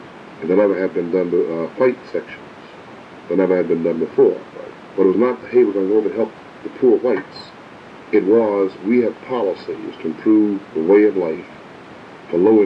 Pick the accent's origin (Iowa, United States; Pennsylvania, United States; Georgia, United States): Georgia, United States; Atlanta; I grew up in Atlanta where police brutality was the number one issue.